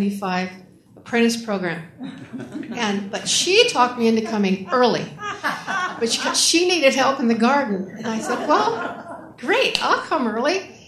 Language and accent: English; Moline, Illinois, United States; And I went back to my hometown in Moline, Illinois, and in the winter of 1974.